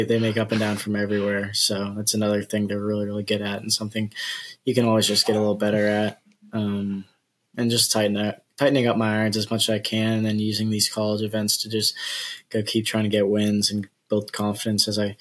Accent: San Jose, California, United States; So I played one or two amateur events here in my junior career when I grew up in San Jose.

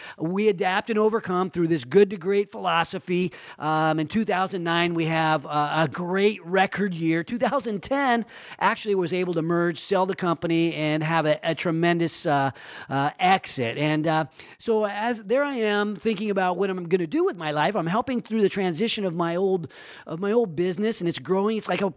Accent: Roseville, California, United States; This is, you know, Sacramento is, I think, all of our town, but I grew up in Roseville.

